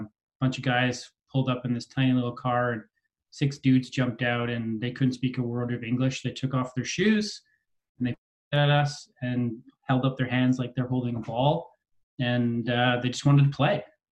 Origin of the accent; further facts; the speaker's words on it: Deep River, Ontario, Canada; also born or lived in England; I grew up in, I moved from England when I was five and grew up in small town Ontario, Deep River, Ontario